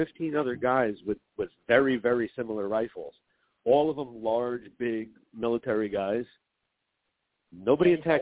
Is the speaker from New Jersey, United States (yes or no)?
yes; New Jersey, United States; from New Jersey.